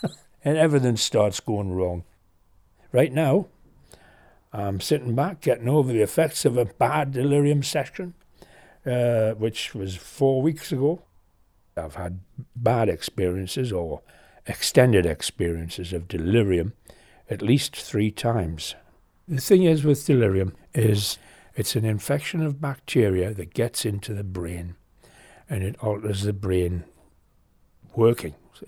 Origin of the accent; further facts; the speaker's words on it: Newcastle, North East England, United Kingdom; born there; moved away as an adult; also born or lived in Canada; I was born in Newcastle, left to become a chemist and then decided to become a hippie.